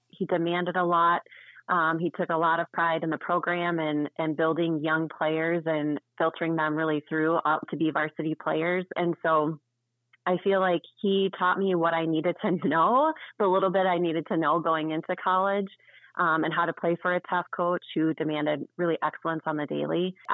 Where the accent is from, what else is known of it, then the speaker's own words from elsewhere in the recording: South Dakota, United States; I was a girl from South Dakota who, like you had said, high school sports were flip-flopped.